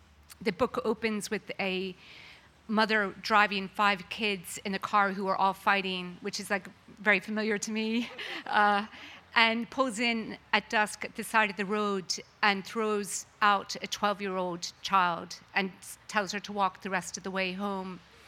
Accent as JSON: {"language": "English", "town": "Philadelphia", "region": "Pennsylvania", "country": "United States", "tie": "born or raised there", "said": "I grew up in Philadelphia. My father's from Sligo, and I grew up, I'm one of eight children"}